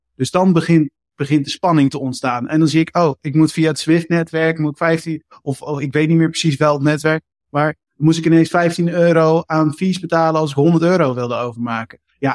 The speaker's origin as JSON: {"language": "Dutch", "country": "Netherlands", "said": "Kijk, ik kom uit Nederland"}